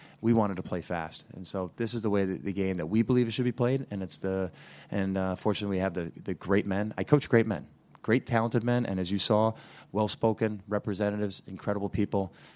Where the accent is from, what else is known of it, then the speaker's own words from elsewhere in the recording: Lafayette, New York, United States; the way it was played when I grew up in Lafayette, New York, in the shadows of the dome, watching the teams of Syracuse in the 80s